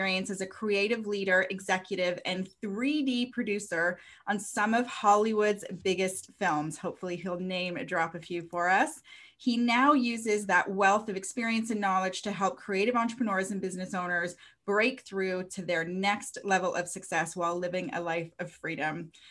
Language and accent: English; Canada; Do we say Coles notes in the US? We do in Canada.